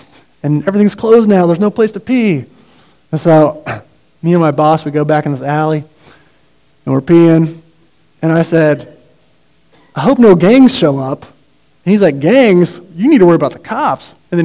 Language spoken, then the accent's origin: English; Ohio, United States; now in San Diego, United States; And so now you got these 20-somethings in San Diego, and we're from Ohio, and we got nothing to do, right?